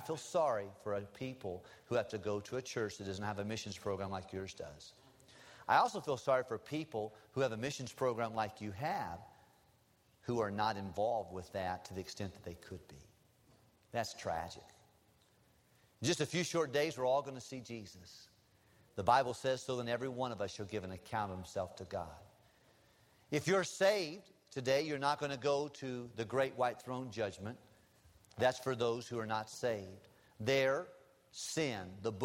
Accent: Tennessee, United States; And we're from Tennessee originally.

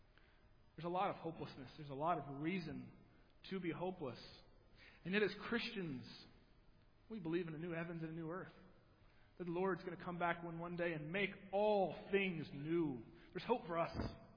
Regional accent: Wellsboro, Pennsylvania, United States; a 75-degree day in Wellsboro, Pennsylvania, my hometown.

